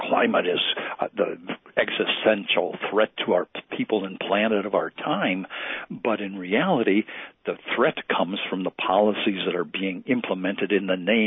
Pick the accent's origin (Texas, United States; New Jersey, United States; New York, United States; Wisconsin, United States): Wisconsin, United States; I mentioned I grew up in Wisconsin. I have a rock right here in front of me that I dug out of the stone quarry a mile from my boyhood home